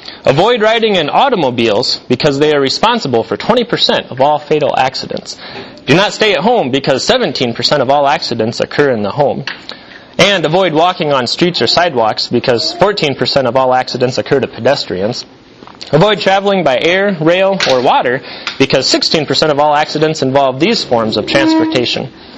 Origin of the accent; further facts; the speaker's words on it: Missouri, United States; Even though we're from Missouri, we were rooting for the Cowboys